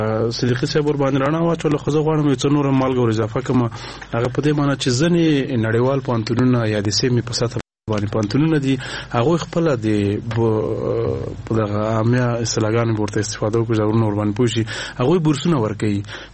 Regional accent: Nangarhar, Afghanistan; ما د ننګرهار ولایت د خوږیانو ولس والے ما

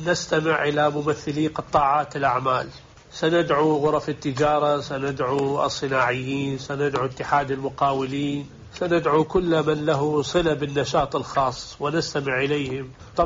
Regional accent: Iraq; البدائل عندنا في العراق واضحة ولا تحتاج إلى مزيد من النقاش

